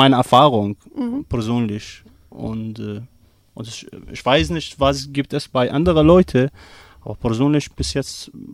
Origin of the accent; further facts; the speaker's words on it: Iraq; German is a second language; now in Germany; ich bin Eingeflüchteter, ich komme aus dem Irak und seit fast 3 Jahren bin ich in Deutschland